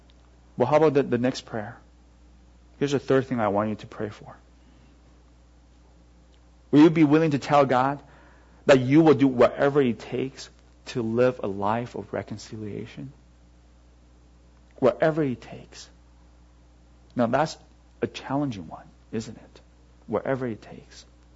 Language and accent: English; Canada; I consider myself first and foremost as a Canadian, and then as a Chinese or Taiwanese.